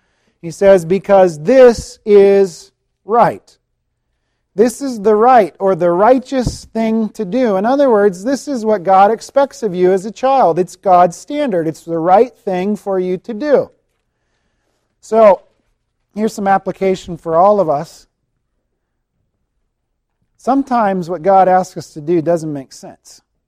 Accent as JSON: {"language": "English", "region": "the South", "country": "United States", "tie": "born or raised there", "said": "I grew up down south in the States, and down south, they say yes, sir, and yes, ma'am a lot."}